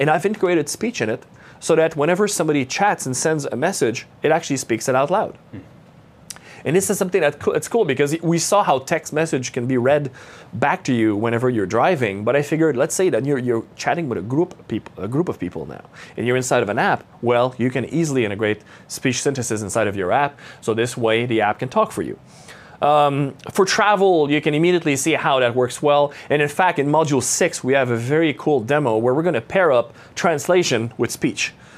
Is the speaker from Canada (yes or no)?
yes; Canada; first language French; English is a second language; I'm French Canadian, so English is not my first language.